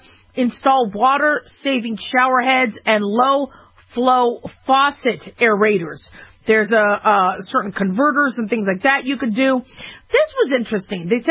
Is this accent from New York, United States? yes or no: no; Arizona, United States; When you do water, when I grew up in Arizona, we had to water only certain times a day.